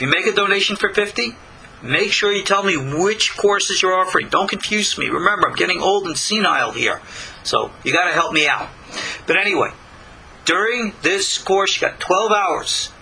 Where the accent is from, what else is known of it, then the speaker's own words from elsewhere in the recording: Long Island, New York, United States; Just a regular, simple little guy who came from Long Island. See, I could still remember my old accent from when I was a boy.